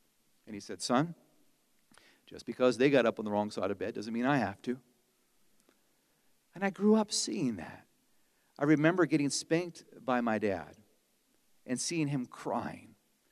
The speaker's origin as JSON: {"language": "English", "region": "Pennsylvania", "country": "United States", "said": "I'd probably see some logs here, but we're from Pennsylvania, so it's a different kind of log."}